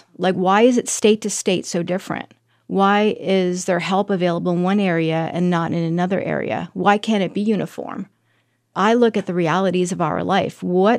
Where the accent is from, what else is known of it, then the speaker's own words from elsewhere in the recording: Florida, United States; why couldn't it have been in my home state of Florida?